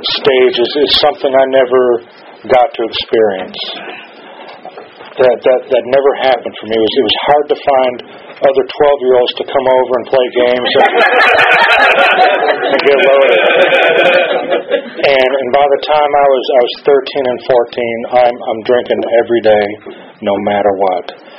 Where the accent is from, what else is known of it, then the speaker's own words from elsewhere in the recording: Chicago, Illinois, United States; I grew up in Chicago.